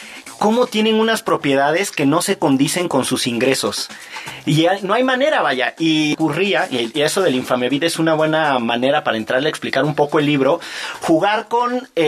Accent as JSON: {"language": "Spanish", "region": "Veracruz", "country": "Mexico", "said": "soy veracruzano. Hoy murió un personaje veracruzano"}